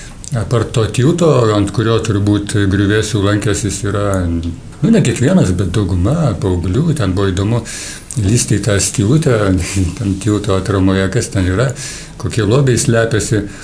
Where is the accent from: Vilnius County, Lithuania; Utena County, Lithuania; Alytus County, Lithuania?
Alytus County, Lithuania; Alytus; Mes esam gimę ir augę Alytui